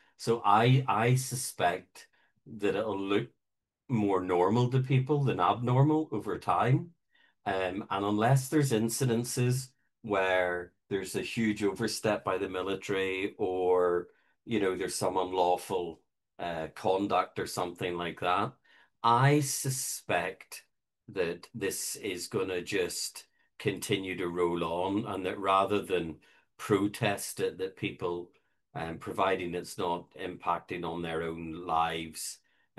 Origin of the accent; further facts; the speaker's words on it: Belfast, Northern Ireland, United Kingdom; when I grew up in Belfast, there was a significant permanent military presence on the streets.